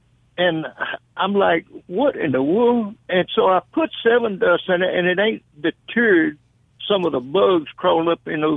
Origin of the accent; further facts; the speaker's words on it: United States; Oh, look, I'm Native American. I'm Choctaw.